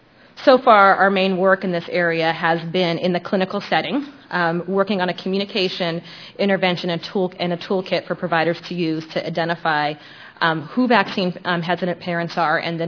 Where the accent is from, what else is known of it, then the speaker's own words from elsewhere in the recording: Washington, United States; from Washington State.